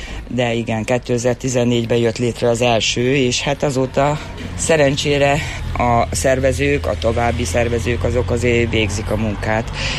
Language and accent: Hungarian; Hungary; ha harmadik lettem volna, mint magyar torta készítő